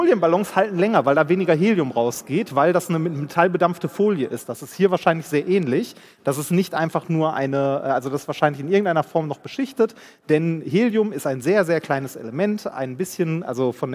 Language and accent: German; Essen, North Rhine-Westphalia, Germany; Ich bin in Essen-Altendorf aufgewachsen.